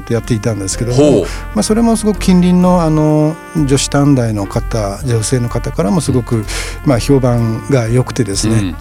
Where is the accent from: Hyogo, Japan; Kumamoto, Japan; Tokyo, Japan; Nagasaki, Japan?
Hyogo, Japan; Kobe; まあ、神戸から来まして、